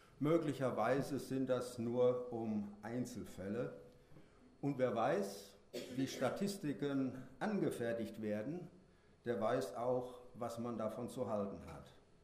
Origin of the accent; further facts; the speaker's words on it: Burbach, North Rhine-Westphalia, Germany; Vor ungefähr einem Jahr stand mein Heimatort ganz groß in der Presse. Der Spiegel hatte damals einen Artikel über die Vorfälle in der Flüchtlingsunterkunft in Burbach platziert.